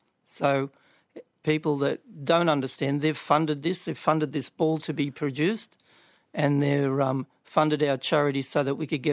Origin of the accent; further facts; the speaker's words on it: Wollongong, New South Wales, Australia; born there; And I was born in Wollongong